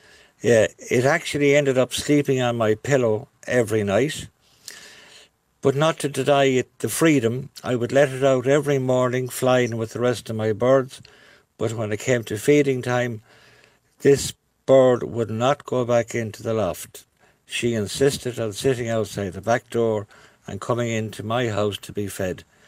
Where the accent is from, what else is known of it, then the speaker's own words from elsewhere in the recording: Ballyhaunis, Connacht, Ireland; I'm from Ballyhaunis in County Mayo. I'm retired for the last 3 years